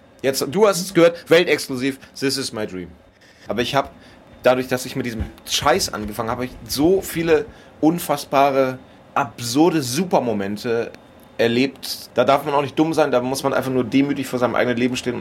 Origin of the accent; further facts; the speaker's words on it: Lower Saxony, Germany; Dann hat man alles erlebt, was man als Niedersachse erleben kann.